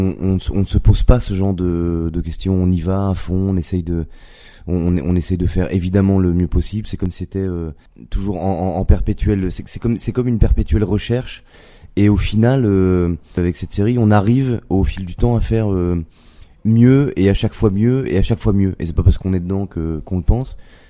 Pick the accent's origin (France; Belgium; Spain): Belgium; même en tant que Belge, ça paraît débile, mais moi, j'étais jamais allé au Louvre